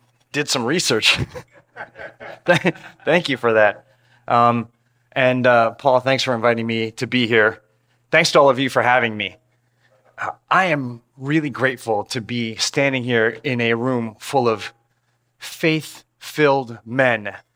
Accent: New Canaan, Connecticut, United States; So I grew up in New Canaan, my parents and my younger brother.

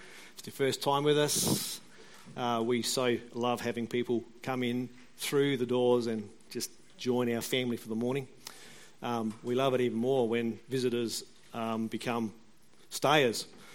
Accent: Australia; I'm Australian, born in Australia, Australian parents. I'm an Australian citizen.

